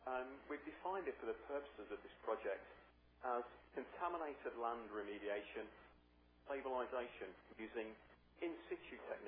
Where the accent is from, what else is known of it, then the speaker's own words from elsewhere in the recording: Northern England, United Kingdom; accent: northern English; anyone listening on the internet has problems either with my audibility or with the northern twang to my English accent.